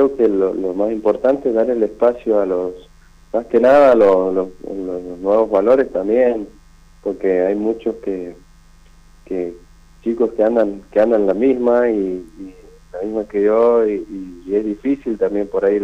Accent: Villa Unión, Santiago del Estero, Argentina; now in Córdoba, Argentina; Yo soy oriundo de Villa Unión, en Santiago del Estero, queda en el departamento Mitre de la provincia de Santiago, al sur de Santiago sería. Y bueno, ahí hemos nacido, nos hemos criado y hoy en día, bueno, estoy aquí en Córdoba

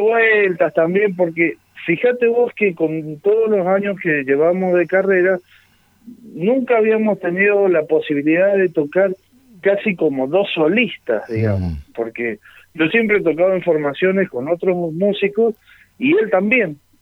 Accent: Argentina; muchas veces nos decían, ¿ustedes de dónde son? Y somos de Argentina.

